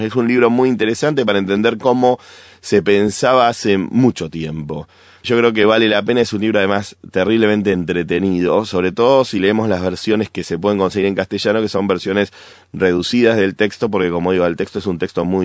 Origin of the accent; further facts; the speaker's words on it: Argentina; No podía dejar de poner un autor argentino porque yo soy argentino, por supuesto.